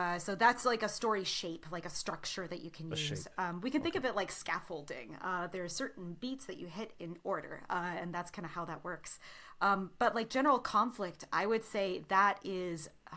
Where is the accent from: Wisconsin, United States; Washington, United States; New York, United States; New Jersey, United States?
Washington, United States; Pasco; Maybe my dad, like maybe growing up in Pasco